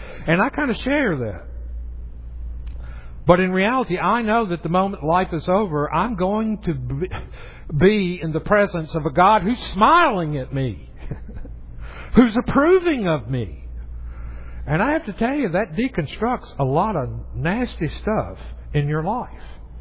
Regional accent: the South, United States; Now, I grew up in the South.

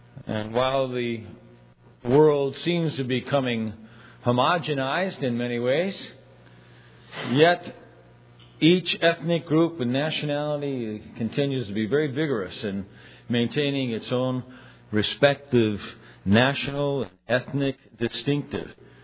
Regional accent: Cleveland, Ohio, United States; also born or lived in Canada; I was born in Canada, and I was raised in the Midwest, in Cleveland, Ohio, which is a completely different cultural milieu from New Jersey.

